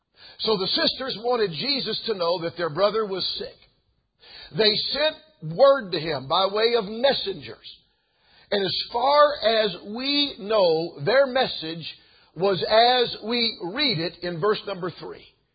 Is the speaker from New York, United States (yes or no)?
no; Georgia, United States; I said, "Hey … I'm from Georgia."